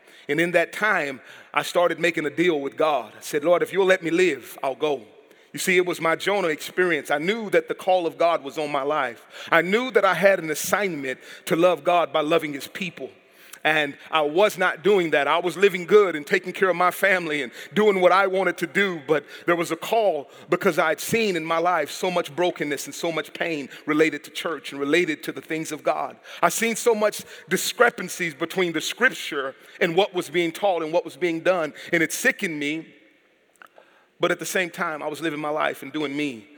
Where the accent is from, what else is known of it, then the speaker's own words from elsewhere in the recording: Brownwood, Texas, United States; So we're from Brownwood. I just want to give you a little background about me and about us. We lived in Brownwood, Texas.